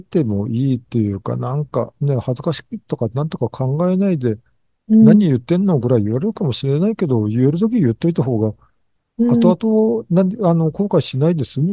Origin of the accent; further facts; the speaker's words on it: Shimane, Japan; その2週間後ぐらいに今度島根県、自分の地元のところである講演をもう一回聞きに行った